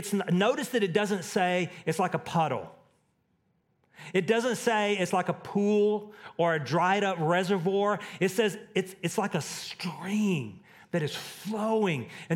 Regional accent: Texas, United States; In Texas, growing up in Texas, it was a really good Mexican meal. We would eat Mexican all the time.

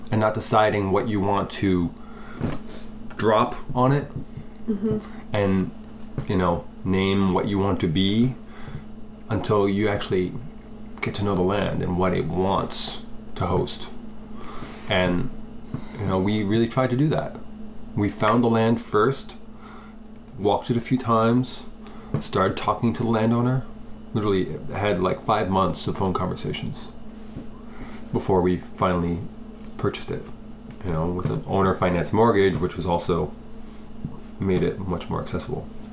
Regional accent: Pennsylvania, United States; born there; also born or lived in Heath; Like, I grew up in a big family, but I was born outside of Philly in a little cottage in the woods.

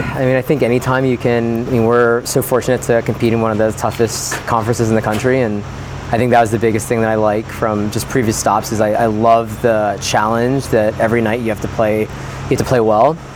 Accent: Pennsylvania, United States; I'm originally from Pennsylvania, my wife's from Delaware

